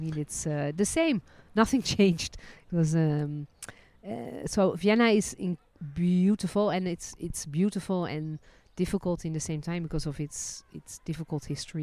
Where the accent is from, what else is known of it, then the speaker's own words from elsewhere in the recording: Netherlands; born there; English is a second language; Dutch. I was born in Dutch. Born in Holland.